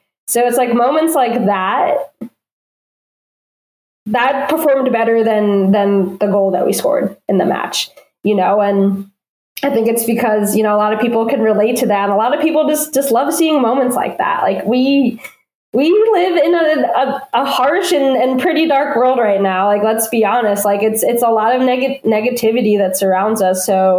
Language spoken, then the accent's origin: English; New Jersey, United States; I'm from New Jersey, so I accepted a job with Orlando City and Orlando Pride.